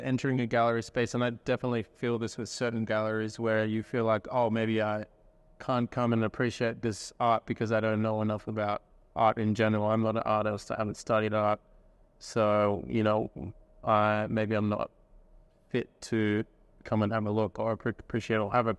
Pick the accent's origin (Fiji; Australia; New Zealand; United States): Australia; Perth, Western Australia; as a young artist growing up in Perth, it's so hard to meet people in the arts scene